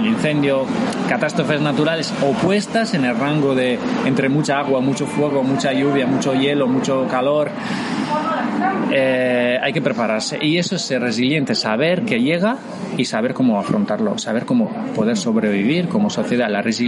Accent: Italy; Tú conoces Venecia, yo soy italiano y he estado en Venecia varias veces con el agua en la plaza.

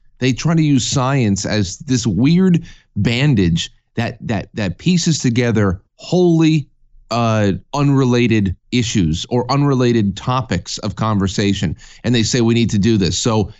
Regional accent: New York, United States; I mean, I'm from New York. We have a literal chimpanzee in Albany.

